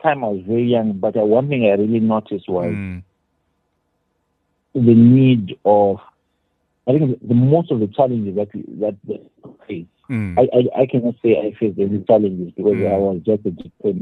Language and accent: English; Big Falls, Belize; also born or lived in Bainbridge; So I also grew up in Bainbridge. I grew up in Big Falls.